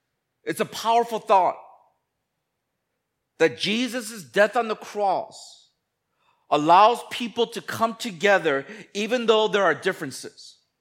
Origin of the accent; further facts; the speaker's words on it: United States; for me, growing up in the States, that was normal.